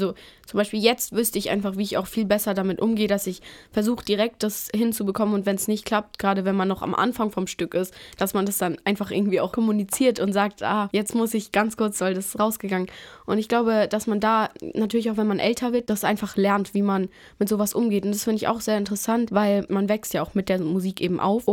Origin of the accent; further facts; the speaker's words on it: Karlsruhe, Baden-Württemberg, Germany; Also ich komme ja aus Karlsruhe. Also ich bin hier geboren und auch aufgewachsen.